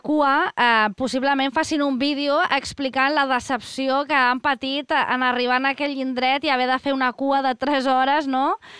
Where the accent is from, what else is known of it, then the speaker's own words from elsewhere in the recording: Formentera, Balearic Islands, Spain; quan era petita, me'n recordo d'anar de viatge a altres bandes i que em preguntessin, tu d'on ets? I, no, soc de Formentera.